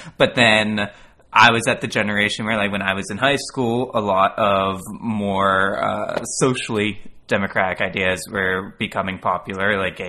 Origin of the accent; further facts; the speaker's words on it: Pennsylvania, United States; Yeah, all, and that's the area I grew up